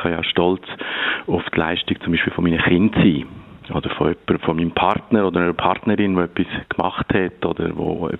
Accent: Switzerland; wo wir als Schweizer immer das Gefühl haben, die grossen Brüder

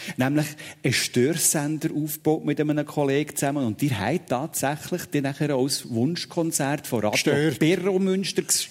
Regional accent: Hergiswil, Nidwalden, Switzerland; Wir sind in Hergiswil aufgewachsen, zusammen mit einer 3 Jahre alten Schwester, Sohn von einem sogenannten Lumpenhändler.

